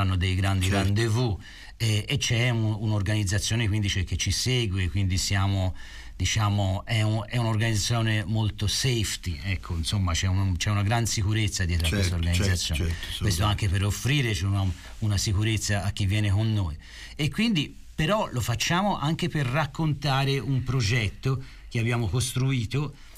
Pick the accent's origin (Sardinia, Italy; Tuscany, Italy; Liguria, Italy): Tuscany, Italy; Pistoia; io sono toscano, Valerio è toscano, io sono nato a Pistoia